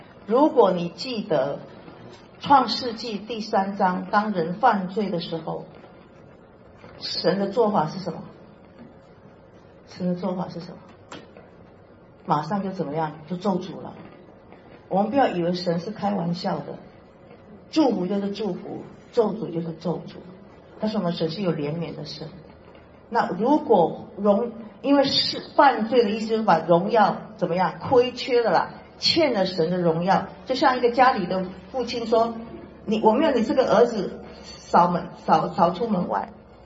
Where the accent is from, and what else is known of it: China